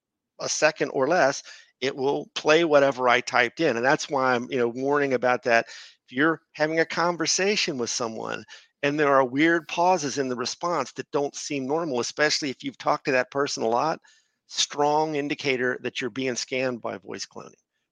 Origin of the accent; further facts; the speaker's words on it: Fort Wright, Kentucky, United States; Fort Wright is my hometown. I've lived in Fort Wright my whole life.